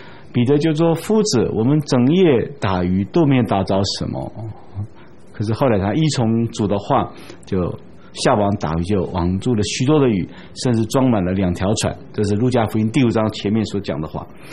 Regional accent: China; 他说我们中国人有一个特点，就是遇见好的东西就父传子，子传孙

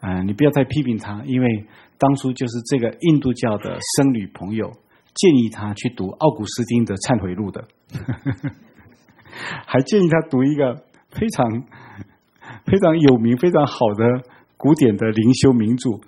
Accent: China; 因为我们中国人吃饭是可以这样越过人家拿筷子夹很远的地方的菜，对不对？所以中国人一定要用圆桌才比较容易吃饭

